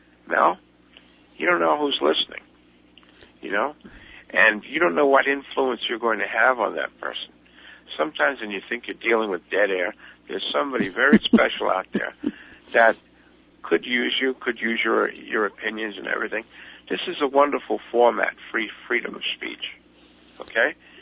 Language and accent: English; Brooklyn, New York, United States; from Brooklyn.